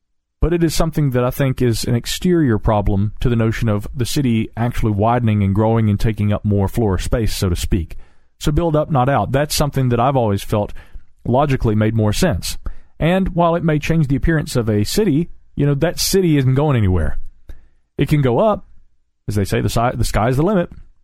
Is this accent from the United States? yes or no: yes; Asheville, North Carolina, United States; Right here in my hometown of Asheville, for instance, there are many people who are against the idea of building new skyscrapers and buildings in our little mountain town.